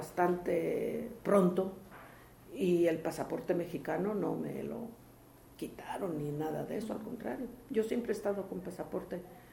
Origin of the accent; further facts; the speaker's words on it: Spain; born there; solicité el pasaporte español, porque yo nací en España.